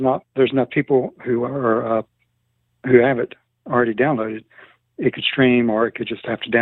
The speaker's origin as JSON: {"language": "English", "region": "North Carolina", "country": "United States", "tie": "born or raised there", "said": "I'm from North Carolina."}